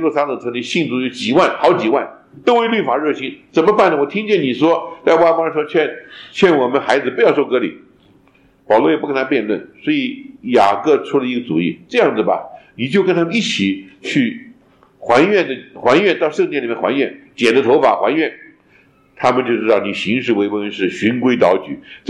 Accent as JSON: {"language": "Chinese", "country": "China", "said": "我们中国人吃葡萄向来是吐葡萄籽，对不对？"}